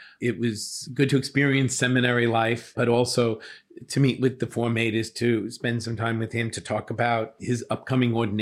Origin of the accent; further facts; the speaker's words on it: Lindenhurst, New York, United States; It was very close to my family home. It was in Massapequa. I grew up in Lindenhurst.